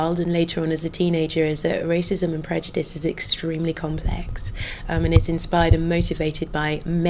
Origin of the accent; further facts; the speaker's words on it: London, United Kingdom; at the time I was growing up, were literally one of only two black families living on the street in South London, where I grew up.